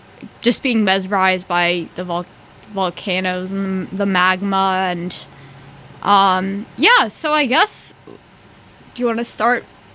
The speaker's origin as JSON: {"language": "English", "region": "East Coast", "country": "United States", "said": "for me, because I'm from the East Coast."}